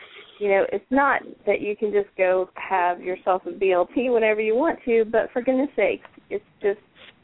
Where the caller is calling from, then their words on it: Ohio, United States; I'm calling from Ohio.